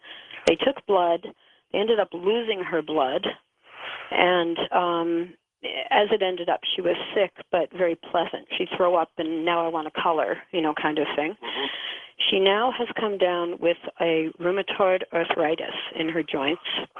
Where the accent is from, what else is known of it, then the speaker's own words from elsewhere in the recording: New York, United States; I'm from New York. Your voice sounds like home to me, so I'm really enjoying this program today.